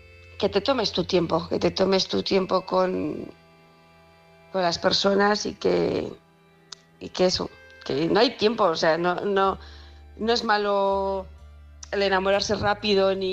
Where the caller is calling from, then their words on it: Huesca, Aragon, Spain; de Huesca